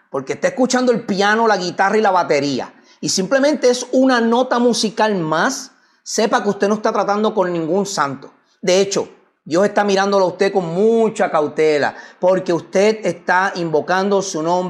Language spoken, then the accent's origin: Spanish; Puerto Rico; first language Spanish; yo no soy hebreo. Yo soy puertorriqueño. Mi idioma es el español.